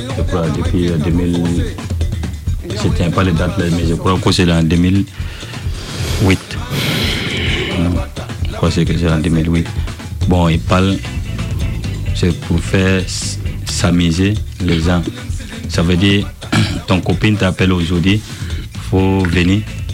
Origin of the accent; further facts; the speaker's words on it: Burkina Faso; Oui, moi, je viens de Burkina Faso.